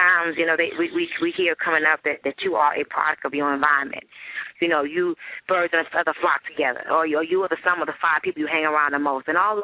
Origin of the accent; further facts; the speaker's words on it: Miami, Florida, United States; So I will be in Florida, my hometown, Miami, of course, just knocking on doors early that morning